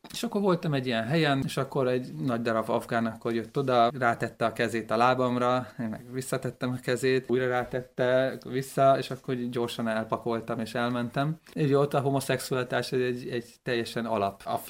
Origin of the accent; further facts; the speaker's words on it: Hungary; és amikor mondtam, hogy Magyarországról jöttem, akkor fölkapta a fejét